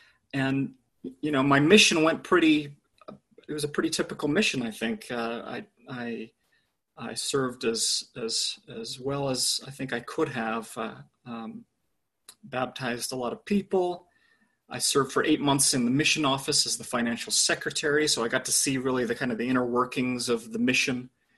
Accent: Sandy, Utah, United States; and so I was born here in Utah, grew up in Sandy, Utah. Very traditional Mormon kind of household, very conservative.

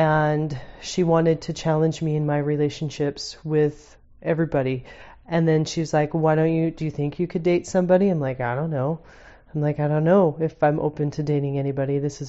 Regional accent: Boise, Idaho, United States; I was baptized at 8, and I grew up in Boise, and my father did not have a lot of family around us, but my mom's family was all around us.

